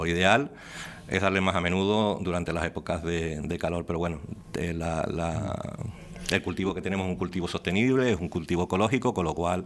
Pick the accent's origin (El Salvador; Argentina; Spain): Spain; Canary Islands; tenemos que estar orgullosos como canarios de que tenemos un café espectacular para exportarlo a toda Europa